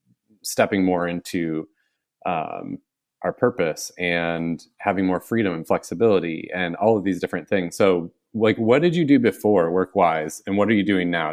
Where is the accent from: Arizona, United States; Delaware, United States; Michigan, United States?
Michigan, United States; Yeah, I grew up in Southwest Michigan, so we had all the lake effect and the cold and the snow there